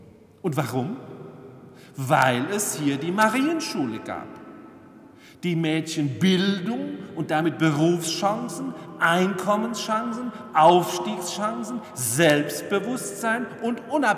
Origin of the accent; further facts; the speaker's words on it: Salz, Rhineland-Palatinate, Germany; aus Salz, meiner Heimatgemeinde als Kind